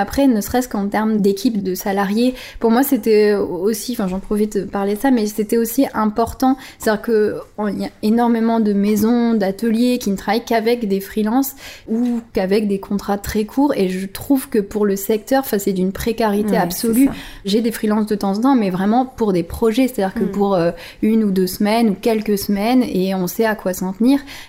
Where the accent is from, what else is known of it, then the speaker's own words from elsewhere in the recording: Hauts-de-France, France; Je le disais, je viens du Pas-de-Calais et moi j'ai été baignée dans des bassins industriels où les gens n'avaient pas forcément énormément de moyens, n'avaient pas une culture extraordinaire